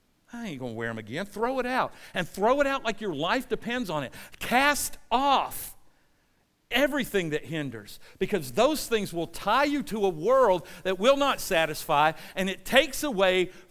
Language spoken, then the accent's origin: English; Forest Park, Georgia, United States; I grew up in Forest Park, went to Forest Park High School, and my best friends went to Jonesboro.